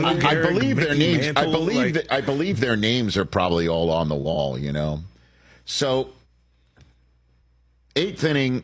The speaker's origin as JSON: {"language": "English", "town": "New York City", "region": "New York", "country": "United States", "tie": "born or raised there", "said": "from my hometown of New York City"}